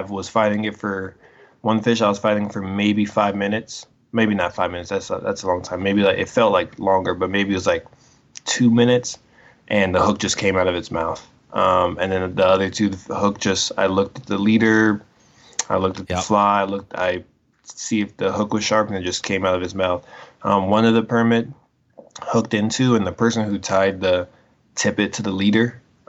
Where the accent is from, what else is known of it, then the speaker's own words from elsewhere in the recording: Colorado, United States; I was born and raised in Colorado, so I never knew all of the water